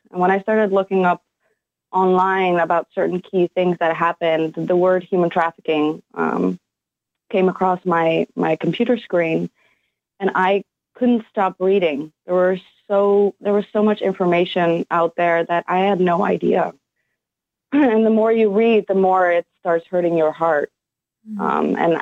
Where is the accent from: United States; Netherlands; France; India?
Netherlands; moved away; Well, back in where I was raised in the Netherlands, we came from a very small town